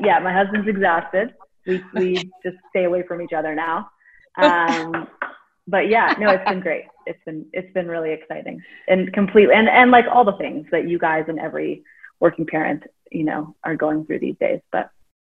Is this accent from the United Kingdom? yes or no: no; North Carolina, United States; So I'm originally from North Carolina. So super excited to be on this one. And I've kind of lived all over the place since then.